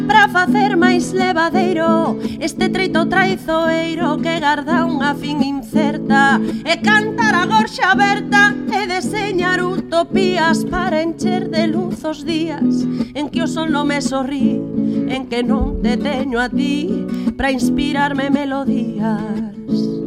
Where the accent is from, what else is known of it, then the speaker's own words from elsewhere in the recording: Galicia, Spain; mujer de Galicia. O sea, por lo tanto, yo no soy más que una sombra de todas las mujeres mayores de mi tierra